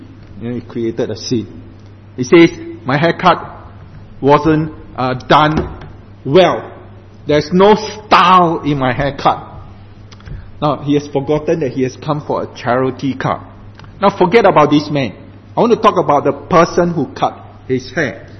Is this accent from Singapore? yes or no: yes; Singapore; I come from Singapore.